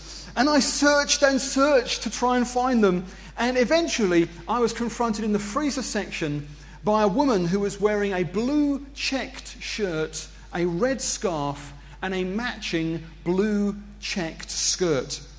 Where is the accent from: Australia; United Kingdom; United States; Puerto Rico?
United Kingdom; London; I'm from Christchurch, London. It's where I'm based.